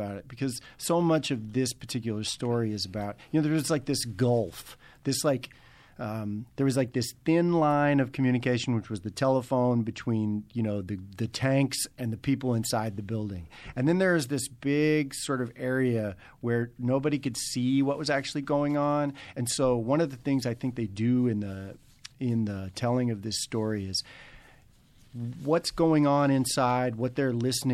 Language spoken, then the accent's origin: English; Oklahoma, United States; You know, I'm from Oklahoma. I remember this well.